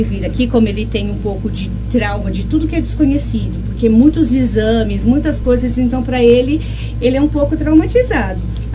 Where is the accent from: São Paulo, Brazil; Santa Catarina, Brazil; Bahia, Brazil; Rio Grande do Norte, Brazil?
São Paulo, Brazil; Porto Ferreira; que eu sou de Porto Ferreira